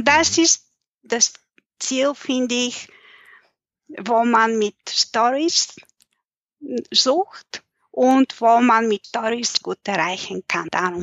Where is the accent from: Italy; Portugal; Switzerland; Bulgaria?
Bulgaria; weil ich arbeite in englischer, deutscher, russischer Sprache. Ich bin Bulgarin.